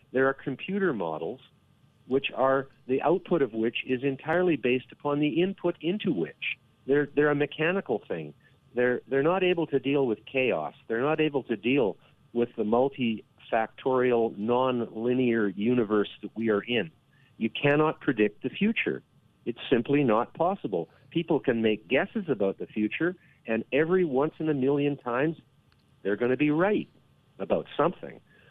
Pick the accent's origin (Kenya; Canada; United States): Canada; I'm from Canada, living, thankfully, on the west coast by the sea, where we have our warmest climate.